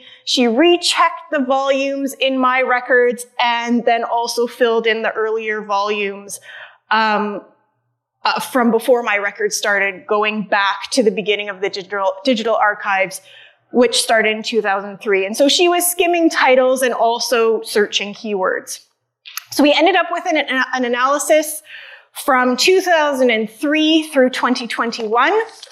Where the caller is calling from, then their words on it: Canada; I come to you from the Aspen Parkland in Treaty 6 territory.